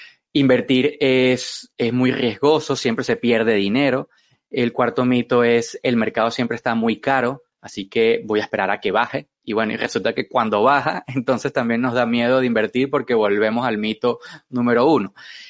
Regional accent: Venezuela; now in Madrid, Spain; soy venezolano, 43 años, en abril próximamente cumplo 43. Vivo en Madrid desde hace 4 años

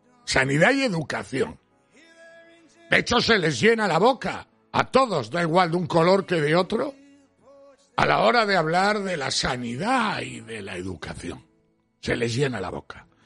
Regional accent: Spain; creo que somos millones los españoles

